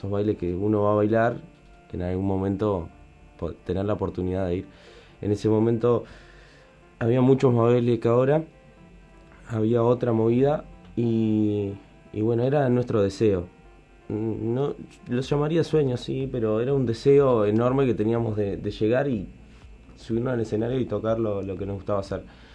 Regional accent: Manga, Montevideo, Uruguay; Fue una banda de barrio, yo soy de Manga

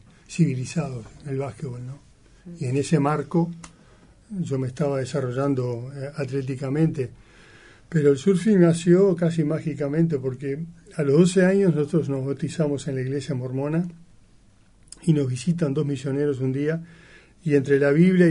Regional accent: Montevideo, Uruguay; 4 cuadras de Pocitos. Uh-huh. Mis padres me criaron allí, aprendí a nadar allí...

